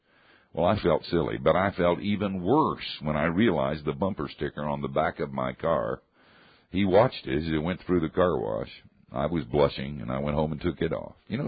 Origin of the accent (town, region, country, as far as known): Asheville, North Carolina, United States